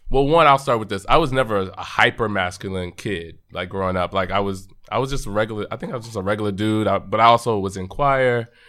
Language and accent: English; Bible Belt, United States; So growing up in the Bible Belt, religion is a big thing. Baptist, right.